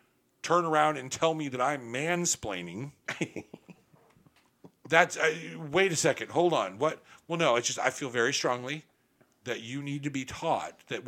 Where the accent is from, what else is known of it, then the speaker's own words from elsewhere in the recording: Cleveland, Ohio, United States; See, and I'm from Cleveland, so I've been taught, always assume that everything's going to go to shit.